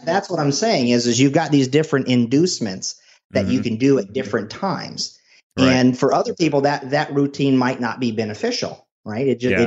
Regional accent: Ireland; now in United States; I'm Irish through and through. Okay. And I live in Florida.

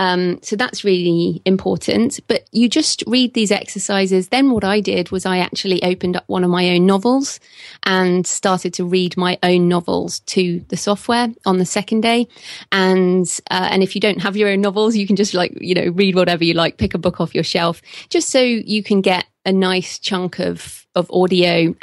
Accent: England, United Kingdom; And, you know, I'm English.

